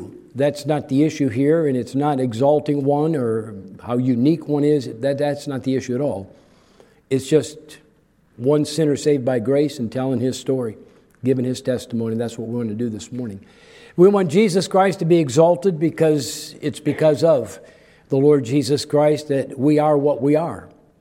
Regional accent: Chicago, Illinois, United States; You know, here, growing up in Chicago, and the brunt of all the Polak jokes and everything else that you would get.

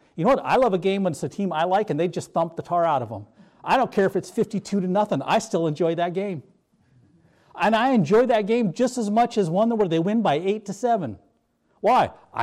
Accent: North Dakota, United States; I grew up in North Dakota, so the closest professional football team we had was the Minnesota Vikings.

